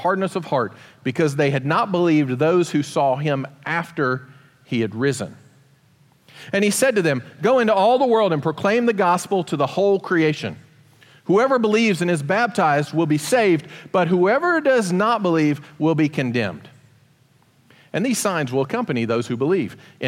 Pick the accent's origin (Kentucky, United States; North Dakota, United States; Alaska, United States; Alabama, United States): Kentucky, United States; I grew up in Kentucky. I am authoritative on this subject because of that, okay?